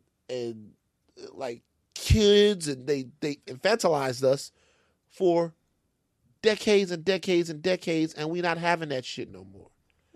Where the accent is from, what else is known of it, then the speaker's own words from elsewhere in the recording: Louisiana, United States; I'm like, yeah, I'm from Louisiana. And she goes, a polite Southern boy.